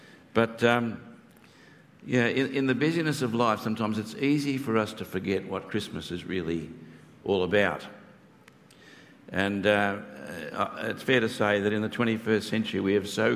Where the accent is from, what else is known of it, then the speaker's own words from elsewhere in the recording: Papua New Guinea; We grew up in Papua New Guinea, but every 2 years we would make the pilgrimage to Melbourne